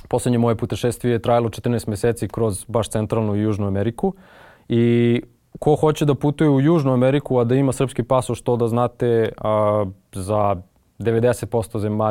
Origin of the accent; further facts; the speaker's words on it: Serbia; odakle si ti? Kao iz Srbije, ja rekao